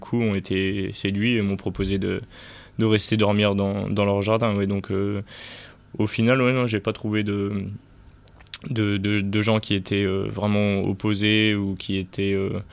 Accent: France; avoir des problèmes par rapport au fait que je viens de France

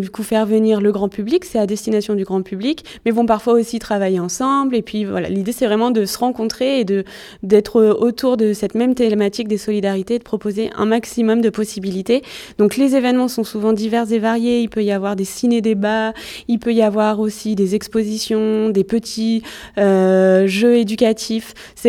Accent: Nouvelle-Aquitaine, France; moved away as an adult; now in Hauts-de-France, France; vous interviewez la mauvaise personne puisque je suis là que depuis janvier. En Hauts-de-France, je viens de Nouvelle-Aquitaine.

